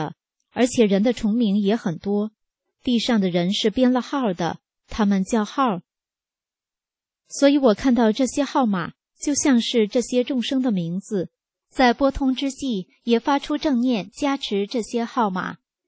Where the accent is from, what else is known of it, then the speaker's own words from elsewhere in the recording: Northeast China, China; 但我也是东北人啊